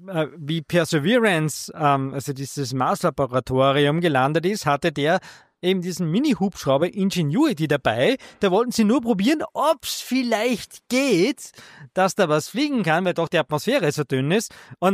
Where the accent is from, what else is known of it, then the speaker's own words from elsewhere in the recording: Styria, Austria; also der Erzberg bei uns in der Steiermark schaut auch ganz so rötlich aus